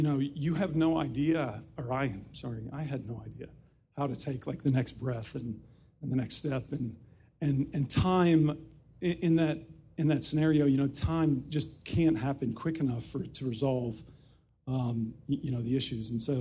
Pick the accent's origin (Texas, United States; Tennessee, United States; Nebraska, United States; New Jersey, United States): Tennessee, United States; Nashville; Okay, so just by way of background, I grew up in Nashville, Tennessee. And this was well before Nashville was cool.